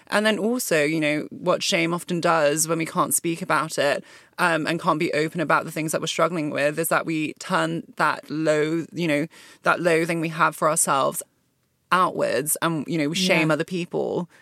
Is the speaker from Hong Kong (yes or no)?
yes; Hong Kong; also born or lived in Malaysia; now in United Kingdom; because I didn't grow up in the UK, I grew up in Hong Kong and Malaysia